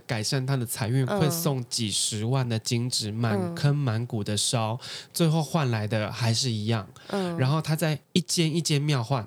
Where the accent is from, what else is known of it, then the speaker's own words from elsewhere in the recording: Tainan, Taiwan; 我是台南人，我小时候给爷爷奶奶带大，我们对于这种南部乡下吃香灰长大的人